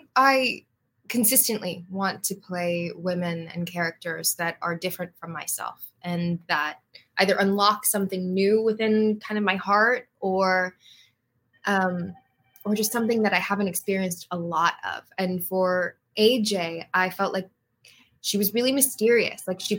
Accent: Hawaii, United States; I didn't think of this as like a real career because I was like from Hawaii. I was like, who's going to cast some 14-year-old in Hawaii, you know?

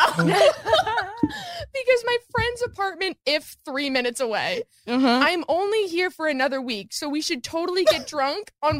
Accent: Illinois, United States; Because I'm from Illinois.

